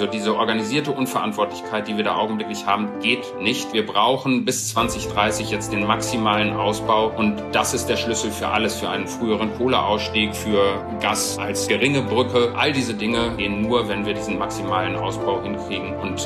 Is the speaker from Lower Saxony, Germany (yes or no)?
yes; Laatzen, Lower Saxony, Germany; in meiner Heimatstadt Laatzen gewesen ist